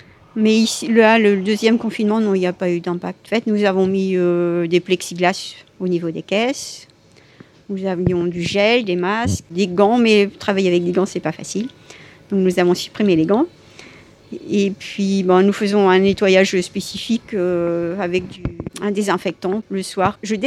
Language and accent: French; Brittany, France; parce que mon mari est poitevin et moi je suis bretonne.